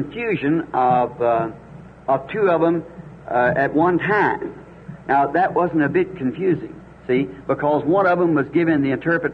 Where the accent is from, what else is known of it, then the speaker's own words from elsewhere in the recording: Ireland; Of course, being Irish, my people are Catholic.